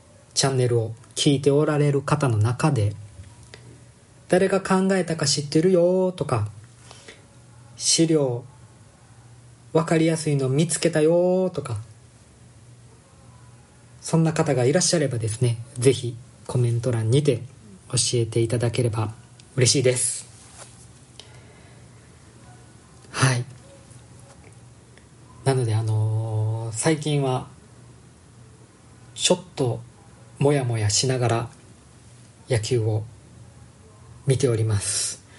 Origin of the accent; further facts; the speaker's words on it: Kansai, Japan; まあ、関西の出身なので